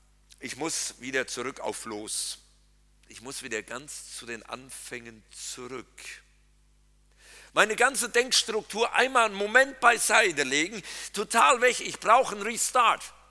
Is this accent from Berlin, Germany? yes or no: yes; Berlin, Germany; Und als echter Berliner werde ich natürlich sagen, das war Mist